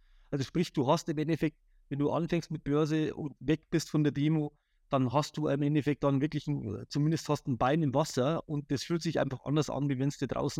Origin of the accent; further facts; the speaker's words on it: Bavaria, Germany; ich bin ursprünglich aus Bayern, also ein kleines Dorf, ja, eine kleine Stadt